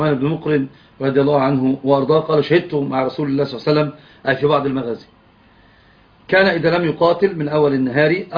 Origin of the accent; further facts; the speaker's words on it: Egypt; وكانت فاطمة تجعل له على نونته اللي هي يسمى عندنا في مصر طابع الحسن